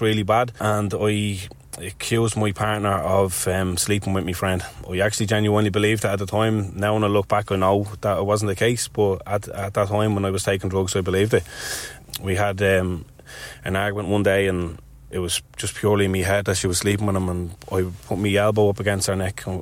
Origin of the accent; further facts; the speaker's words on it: Ballymun, Leinster, Ireland; So growing up, I grew up in Ballymun, disadvantaged area, wouldn't have had a lot.